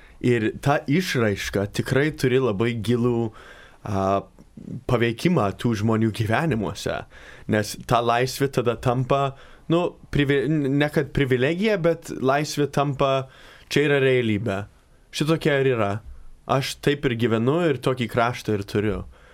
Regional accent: United States; Aš esu iš Amerikos.

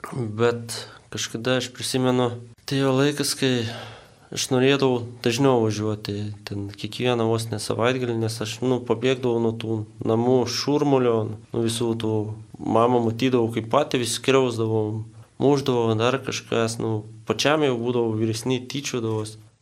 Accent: Kretinga, Klaipėda County, Lithuania; augau mažam kaimelį, Kretinguot, augau su... Mama alkoholikė, su patėviu.

